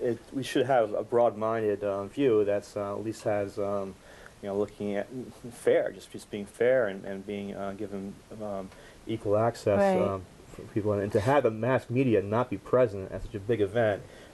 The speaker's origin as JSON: {"language": "English", "country": "United States", "said": "As an American, it was embarrassing, actually."}